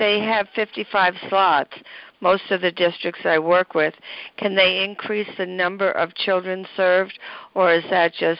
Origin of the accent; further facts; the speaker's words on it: Nassau County, New York, United States; Hi, I'm from Nassau County, Long Island, New York.